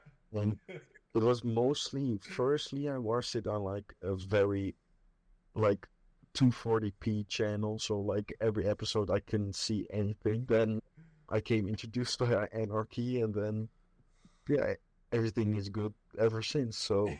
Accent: Netherlands; English is a second language; from the Netherlands, so don't mind my accent.

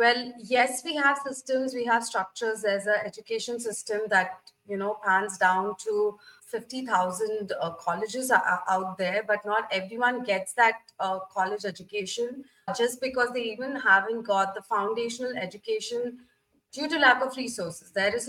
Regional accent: India; emerging economies from my home country, India.

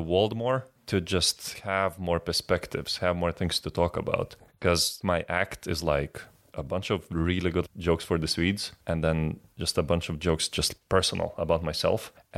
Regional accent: Lithuania; English is a second language; Maybe it's because, like, I'm from Lithuania.

